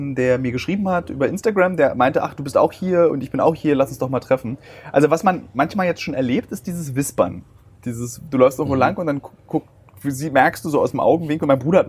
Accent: Berlin, Germany; Ich als Berliner habe nichts gegen Zugezogene. Meine Heimatstadt Berlin ist nur so schön, weil sie von allen Menschen aus aller Welt bewohnt wird.

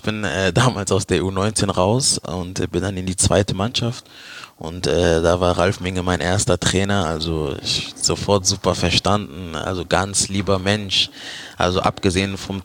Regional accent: Leverkusen, North Rhine-Westphalia, Germany; Ja, 1. FC Köln war auch im Gespräch, aber Leverkusen war meine Heimat.

